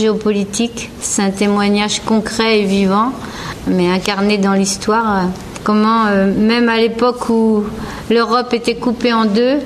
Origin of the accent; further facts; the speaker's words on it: Brittany, France; born there; je suis née en Bretagne et j'ai bercé dans le scoutisme toute ma vie.